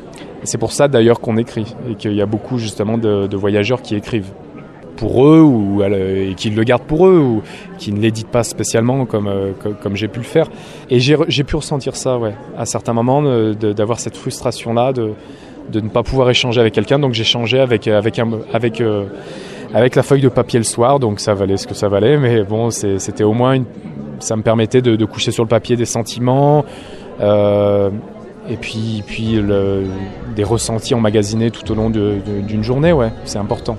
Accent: Rouen, Normandy, France; Je suis originaire de la Loire, de Rouen exactement, issu d'une famille modeste. Mes grands-parents travaillaient dans les bonneteries, parce que Rouen était une grande ville de textile il y a bien, bien longtemps.

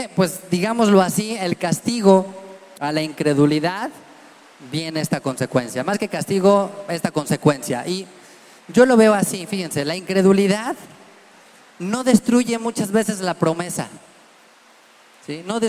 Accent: Mexico; como mexicanos somos re buenos

